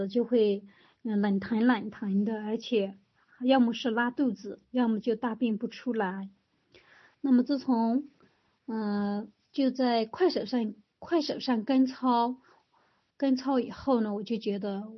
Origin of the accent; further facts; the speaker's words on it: Yunnan, China; 那我现在每天吃早点都是一大碗我们云南人最爱吃的炸酱米线